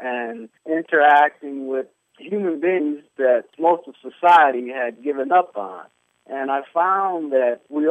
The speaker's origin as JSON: {"language": "English", "town": "Chicago", "region": "Illinois", "country": "United States", "tie": "born or raised there", "said": "I was born in Chicago and raised in the housing projects and went through the military."}